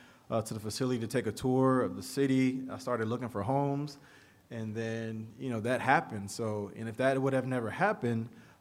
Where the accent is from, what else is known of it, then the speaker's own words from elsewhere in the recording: San Diego, California, United States; So I grew up in San Diego, and born and raised